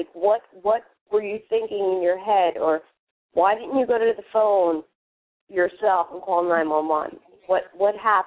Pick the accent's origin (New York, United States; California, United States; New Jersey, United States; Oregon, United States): New Jersey, United States; I'm from New Jersey.